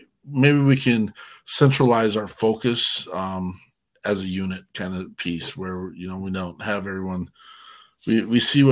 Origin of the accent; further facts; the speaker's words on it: Wyoming, United States; I'm a hillbilly from Wyoming.